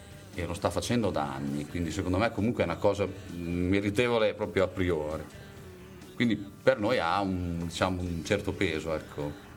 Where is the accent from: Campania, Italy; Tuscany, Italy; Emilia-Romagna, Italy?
Emilia-Romagna, Italy; Faenza; molti di noi sono di Faenza